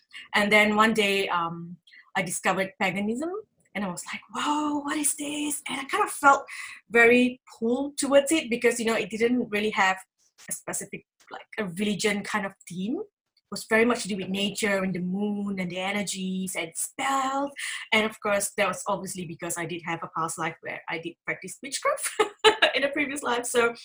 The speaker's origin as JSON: {"language": "English", "country": "Malaysia", "tie": "born or raised there", "moved": "yes", "lives_now": "Australia", "said": "So I was born in Malaysia. I grew up in Malaysia, but I traveled quite a bit. I moved around the world, you know. And finally, you know, destiny brought me here to South Australia."}